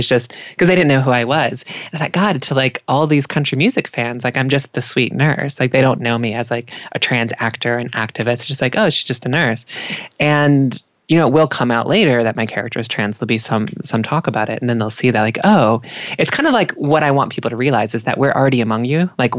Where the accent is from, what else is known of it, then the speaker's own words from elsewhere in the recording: Mississippi, United States; I mean, I'm from the South, you know, I'm from Mississippi. My family's in North Carolina.